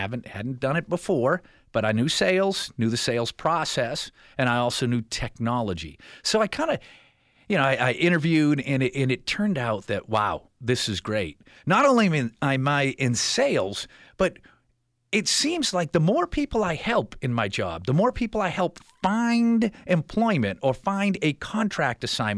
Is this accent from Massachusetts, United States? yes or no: yes; Massachusetts, United States; moved away; I grew up in Massachusetts. I came down to Florida.